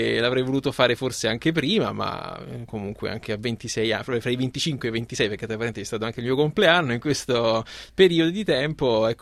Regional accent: Rome, Lazio, Italy; born there; avendo io frequentato l'università tanto in triennale quanto in magistrale nella città in cui sono nato, dunque a Roma

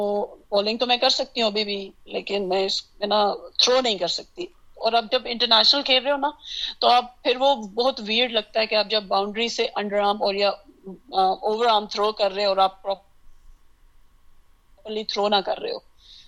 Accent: Abbottabad, Khyber Pakhtunkhwa, Pakistan; میں آپ کو پتا ہے ایبٹ آباد میں، وہاں پہ میں، میرا بچپن گزرا ہے، میں نے اپنی وہاں ایجوکیشن کمپلیٹ کیا ہے

